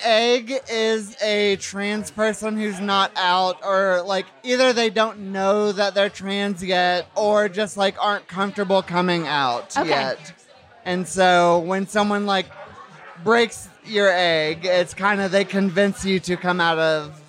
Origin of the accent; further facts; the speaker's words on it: Tennessee, United States; I'm from the South. I'm from Tennessee. I got seasonal work up here